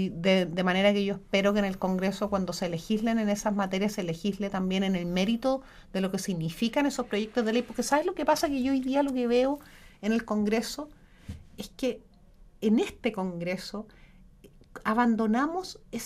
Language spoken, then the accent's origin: Spanish; Chile; yo apreciaría mucho como chilena